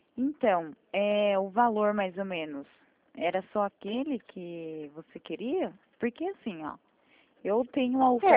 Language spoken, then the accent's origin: Portuguese; Itatiba, São Paulo, Brazil; como eu sou de Itatiba